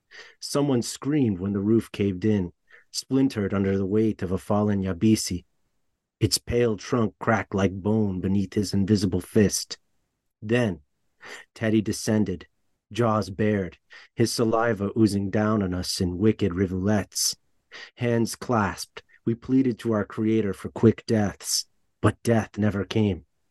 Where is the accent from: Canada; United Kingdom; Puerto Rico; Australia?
Puerto Rico; growing up in Puerto Rico